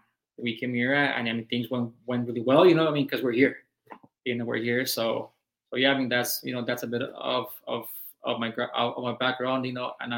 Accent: El Paso, Texas, United States; So actually, I mean, I was born here in El Paso. I was here all the way till I was 18 and then left for college to play, you know, to go play college soccer.

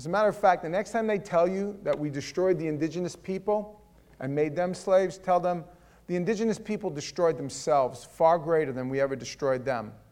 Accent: Howard Beach, New York, United States; I was about 11 years old, and I grew up in New York. I grew up in a little town called Howard Beach in the borough of Queens, and I lived in what some people would call tenement projects

